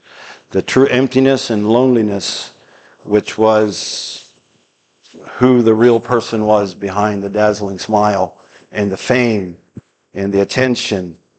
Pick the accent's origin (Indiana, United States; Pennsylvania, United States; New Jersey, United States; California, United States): Pennsylvania, United States; I'm sitting in the church where I grew up in Pennsylvania.